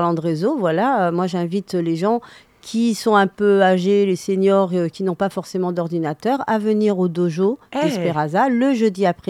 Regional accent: Algeria; born there; moi, j'ai un lien avec le Cambodge, j'ai un lien avec la Sicile, j'ai un lien avec l'Afrique du Nord parce que je suis née en Algérie.

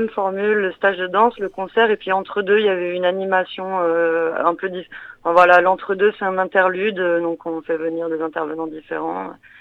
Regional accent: Occitanie, France; Moi, je suis voilà, je suis Ariège limite 31.

